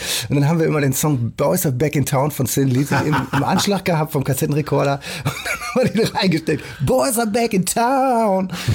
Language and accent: German; Hamburg, Germany; Dann ist natürlich Hamburg meine Heimat, wenn ich über die Elbbrücken reinkomme, ne?